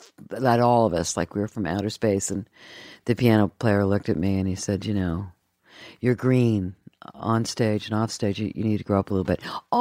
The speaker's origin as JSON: {"language": "English", "town": "Columbus", "region": "Ohio", "country": "United States", "tie": "born or raised there", "said": "as a kid growing up in Columbus, Ohio."}